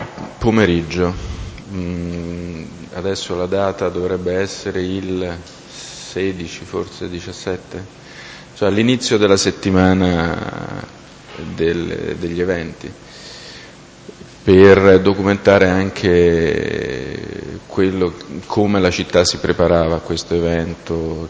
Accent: Latina, Lazio, Italy; born there; now in Rome, Italy; sono nato a Latina il 12 marzo del 1962. Abito in Roma, via Guido Guinizelli 106.

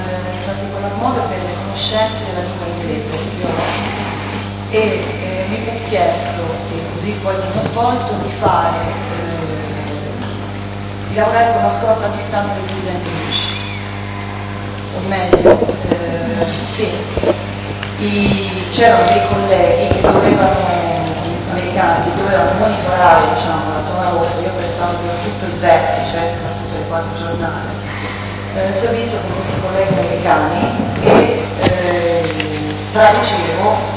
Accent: Pisa, Tuscany, Italy; born there; Sono nata a Pisa il 16 gennaio 1969.

